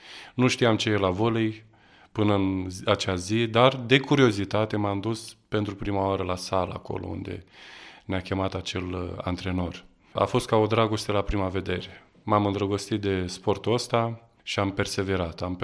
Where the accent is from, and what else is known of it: Galați, Galați County, Romania; born or raised there